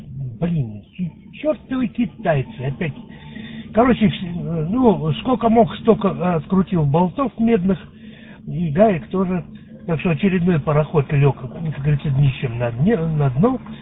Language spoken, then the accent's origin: Russian; Chișinău, Moldova; Я хоть и русский, но родился-то там. И вот детство, Молдавию, Кишинев очень хорошо помню.